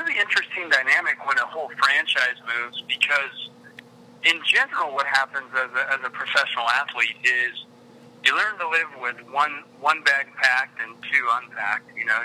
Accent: Spokane, Washington, United States; also born or lived in Portland / Salmon Creek / Lewiston / Coeur d'Alene; No, I actually lived in Spokane at that point. I was born in Portland, lived in Salmon Creek, moved to Lewiston, Idaho, up to Coeur d'Alene, Idaho, and over to Spokane.

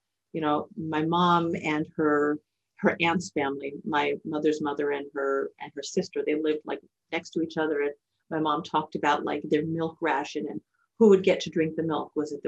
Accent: United States; I grew up in the United States.

